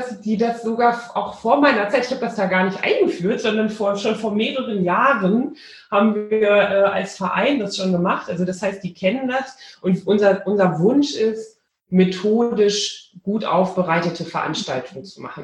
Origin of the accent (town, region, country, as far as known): Rhineland, Germany; born there